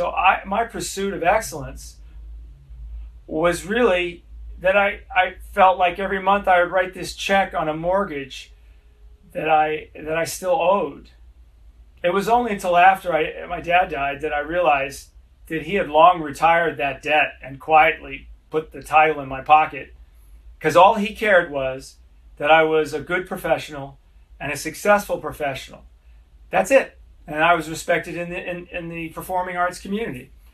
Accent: London, United Kingdom; born there; I was born in Charing Cross Hospital.

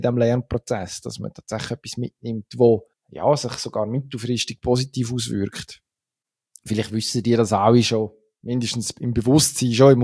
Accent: Switzerland; als Schweizer Eishockey-Fan

